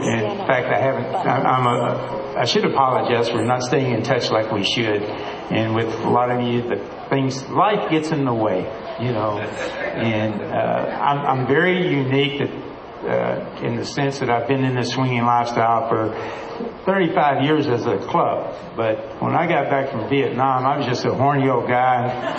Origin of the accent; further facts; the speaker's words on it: Arkansas, United States; just an old country boy originally from Arkansas. So having Ginger here with me is just really real. We're from Arkansas, you know, so it's all legal.